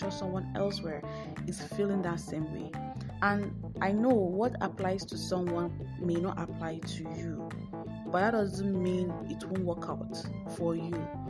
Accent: Nigeria; what applies to them there would apply to me here as a Nigerian.

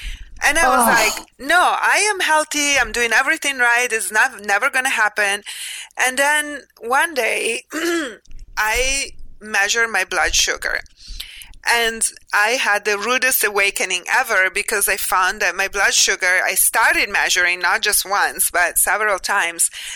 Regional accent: Italy; And my family in Italy, because I'm from Italy

